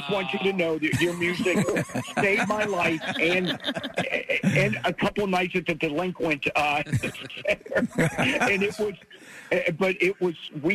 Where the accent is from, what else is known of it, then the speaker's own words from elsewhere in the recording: Pennsylvania, United States; growing up in Pennsylvania, coming to many a ball game.